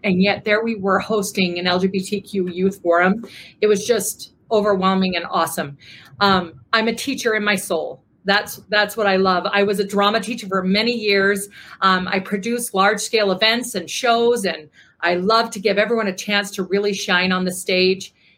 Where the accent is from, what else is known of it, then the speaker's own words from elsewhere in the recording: Lehi, Utah, United States; Well, I love that Nikki lives in Lehigh, because I'm from Lehigh.